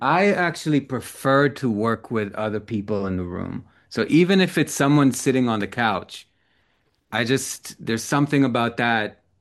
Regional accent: Israel; So I'm from Israel originally.

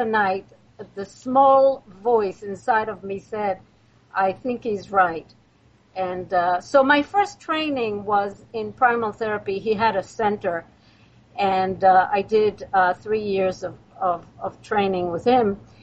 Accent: Israel; English is a second language; moved away as an adult; now in United States; I was born and raised in Israel, and there I went to the Academy for the Performing Arts and became a very successful young actor. I came to New York on a grant

